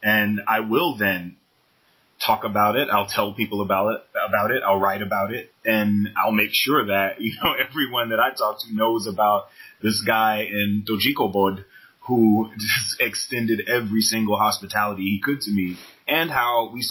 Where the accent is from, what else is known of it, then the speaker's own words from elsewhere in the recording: United States; Well, I'm American.